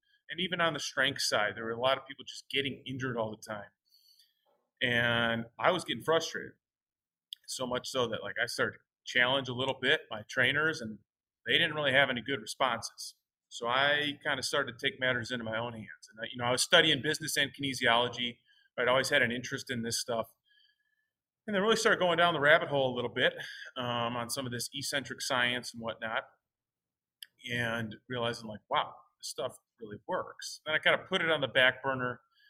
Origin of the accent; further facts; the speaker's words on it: Illinois, United States; even in at a young age in high school, just being an athlete growing up in Chicagoland.